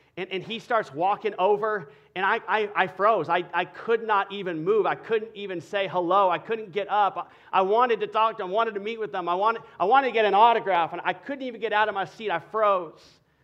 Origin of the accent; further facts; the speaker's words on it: Dallas, Texas, United States; I'm from Dallas. They were filming in Dallas, and I was a huge fan.